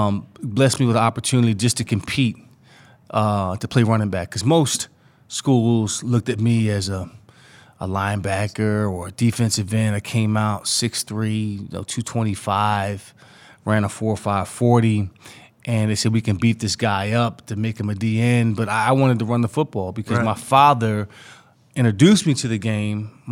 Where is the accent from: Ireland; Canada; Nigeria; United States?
United States; Philadelphia, Pennsylvania; Growing up in Philadelphia, grew up a Penn State fan, had dreams of donning the blue and white for Joe Paterno, wanted nothing more than wear the black cleats and be close to home.